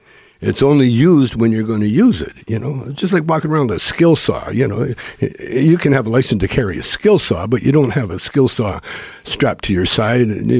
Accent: Calgary, Alberta, Canada; now in Los Angeles, United States; In Calgary, Alberta, Canada.

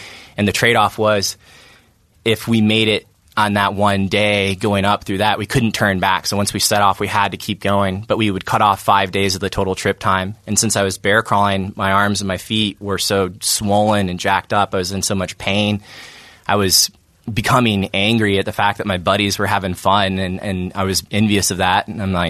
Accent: Georgia, United States; now in California, United States; grew up in Georgia.

